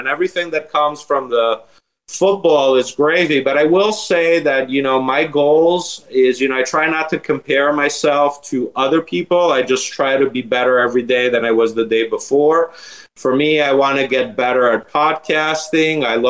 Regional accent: Italy; I grew up in Italy, loved calcio

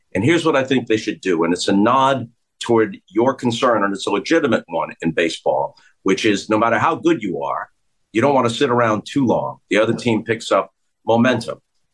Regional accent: New York, United States; Growing up on Long Island

